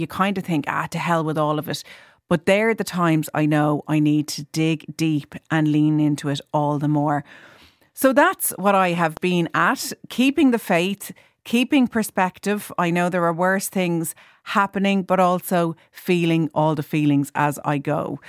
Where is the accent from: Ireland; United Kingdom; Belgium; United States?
Ireland; Howth, Leinster; my hometown of Howth in County Dublin